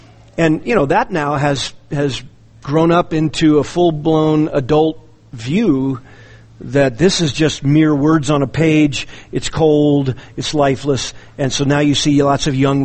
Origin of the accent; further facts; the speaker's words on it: California, United States; I grew up in Southern California, so I kind of watched it happen.